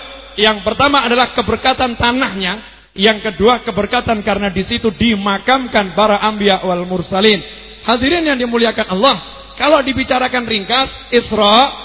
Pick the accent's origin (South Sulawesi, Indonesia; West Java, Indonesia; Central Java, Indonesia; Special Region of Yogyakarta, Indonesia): Central Java, Indonesia; Surakarta; Saya berasal dari Solo, tempat di mana aliran yang ruwet-ruwet itu berkembang.